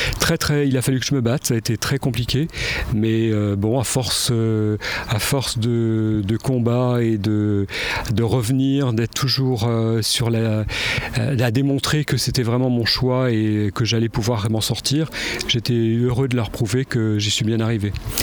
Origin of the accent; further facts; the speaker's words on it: Sully-sur-Loire, Centre-Val de Loire, France; also born or lived in Orléans; je suis né à Orléans. J'ai grandi dans une ferme, juste sur la Loire, à Sully-sur-Loire. Mes parents avaient à peu près 40 hectares de terre, avec des vaches, etc.